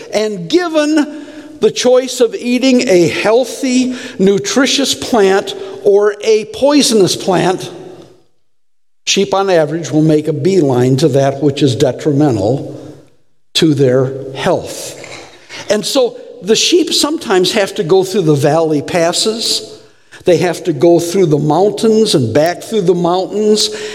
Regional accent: Detroit, Michigan, United States; Now, I'm from Detroit, and I know what a rod means.

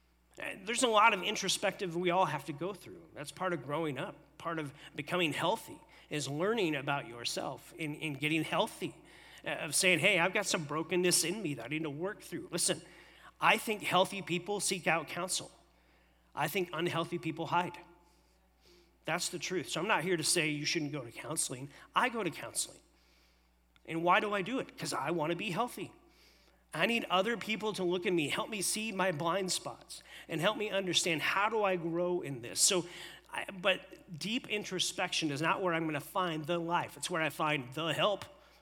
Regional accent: Pennsylvania, United States; born there; But I know I'm an American. Like, I was born here, born in Pennsylvania.

